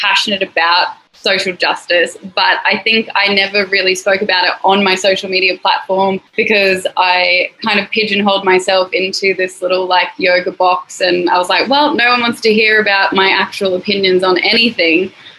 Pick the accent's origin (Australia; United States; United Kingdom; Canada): Australia; Brisbane, Queensland; I grew up in Brisbane. I'm a white chick